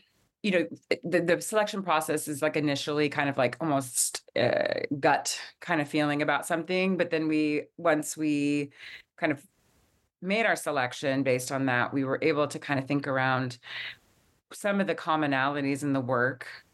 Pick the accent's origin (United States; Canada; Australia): United States; Tulsa, Oklahoma; I'm from Tulsa originally, and I came back